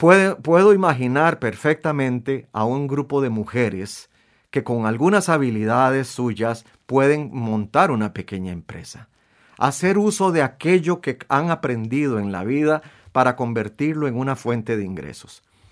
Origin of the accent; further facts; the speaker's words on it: Costa Rica; Tenemos el chance de demostrar de qué somos capaces los ticos, de qué somos capaces como sociedad.